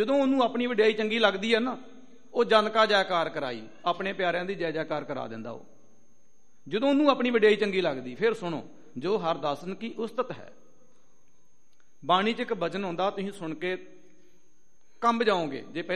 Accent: Amritsar, Punjab, India; moved away; ਇੱਥੇ ਅੰਮ੍ਰਿਤਸਰ ਸਾਹਿਬ ਦੇ ਅਸੀਂ ਜੰਮ ਪਲੇ ਹਾਂ, ਕਈ ਸਾਲਾਂ ਬਾਅਦ ਹੁਣ ਪੰਜਾਬ ਆਏ।

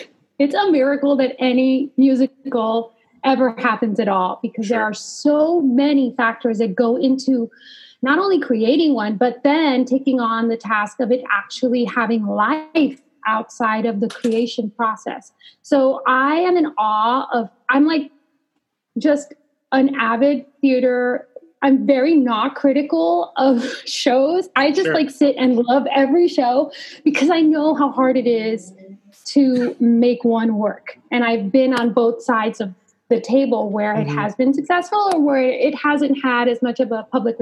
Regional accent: Los Angeles, California, United States; I grew up in Los Angeles.

